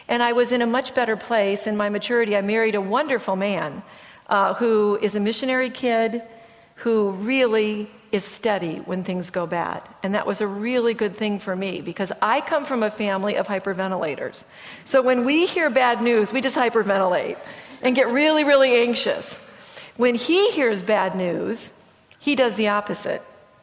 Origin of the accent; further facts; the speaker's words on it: Michigan, United States; But I grew up in Michigan. I grew up on snow skis. I grew up in the mountains.